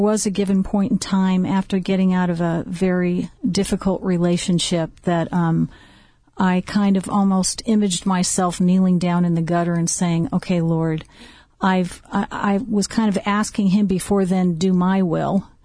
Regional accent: Los Alamitos, California, United States; I grew up in Los Alamitos, California.

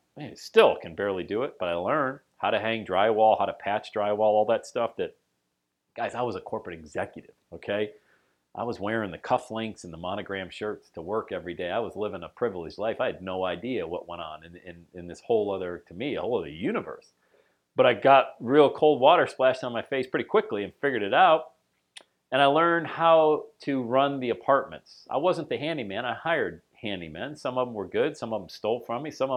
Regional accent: Bradford, Pennsylvania, United States; also born or lived in Florida; we moved back to my hometown of Bradford where I had been buying apartments. I had some 40 units or so back there. And I hadn't lived in Bradford, PA since I left for college in 1986.

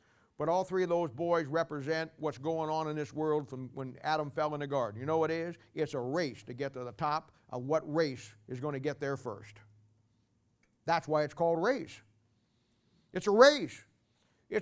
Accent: United Kingdom; now in United States; Now I stand before you tonight and I'm a Gentile. And I'm Welsh English.

